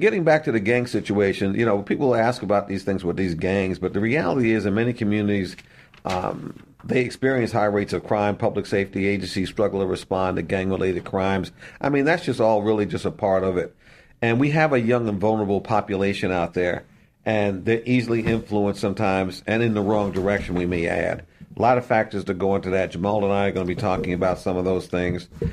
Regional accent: New York, United States; Okay, I'm from New York, so I'll let you know. It's New York, all right?

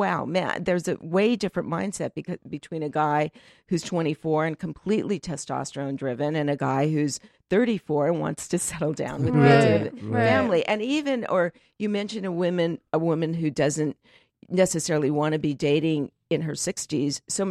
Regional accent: Los Angeles, California, United States; also born or lived in New York; I'm from Los Angeles.

